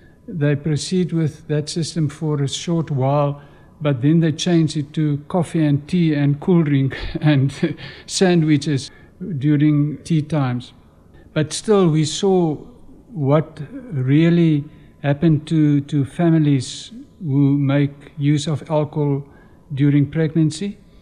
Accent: Franschhoek, Western Cape, South Africa; also born or lived in Alberton; myself in Franschhoek. Although I have been born in Alberton, but my mother and father, they brought me down in a little shoebox. So I grew up in Franschhoek on a farm.

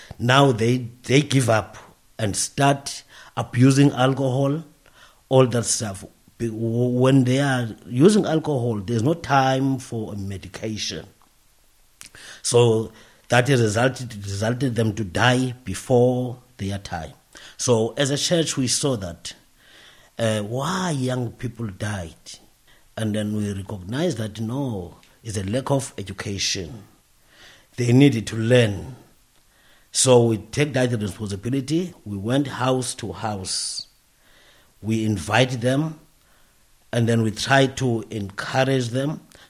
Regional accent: Worcester, Western Cape, South Africa; It's true. I'm from Avian Park, Worcester.

